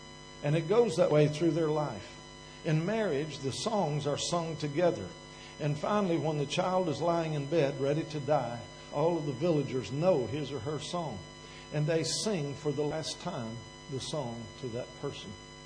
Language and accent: English; Kentucky, United States; born there; I was born in Kentucky. I came from deep roots and tangled limbs.